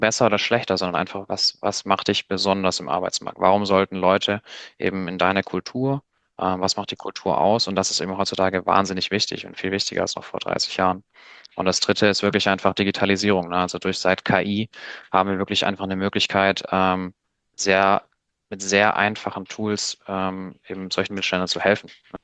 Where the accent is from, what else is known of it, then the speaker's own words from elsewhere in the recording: Baden-Württemberg, Germany; Maschinenbauer in, sagen wir mal, im Schwabenland, wo ich herkomme.